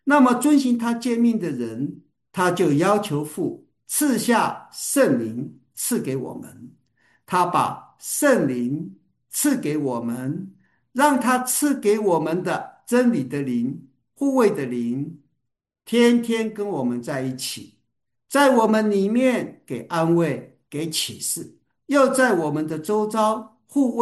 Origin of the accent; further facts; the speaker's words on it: Taiwan; 以前我小的时候在台湾，那苹果是高级奢侈品，